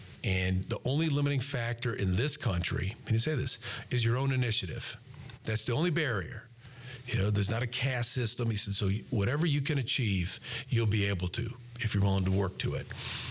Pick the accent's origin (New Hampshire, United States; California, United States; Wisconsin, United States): Wisconsin, United States; Janesville; So I grew up in Janesville, Wisconsin, and if you're looking and I went to West Point.